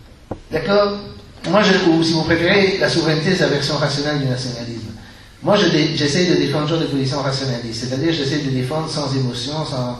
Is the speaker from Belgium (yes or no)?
yes; Belgium; Quand j'étais jeune en Belgique, on riait de lui